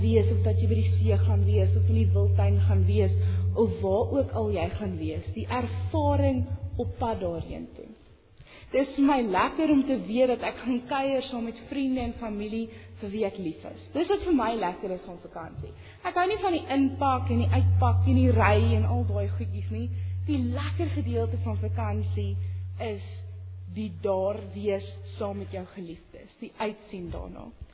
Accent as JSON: {"language": "Afrikaans", "region": "Western Cape", "country": "South Africa", "said": "Ek kom van die Kaap af"}